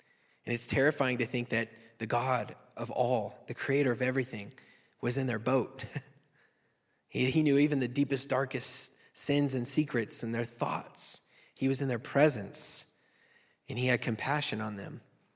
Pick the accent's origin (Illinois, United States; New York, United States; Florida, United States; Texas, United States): Texas, United States; And just to give you a little perspective, I'm from Texas.